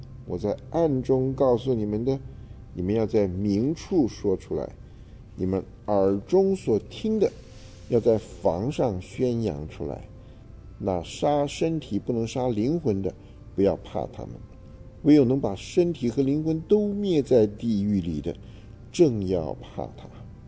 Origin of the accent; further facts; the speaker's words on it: China; 那当然，我们从中国来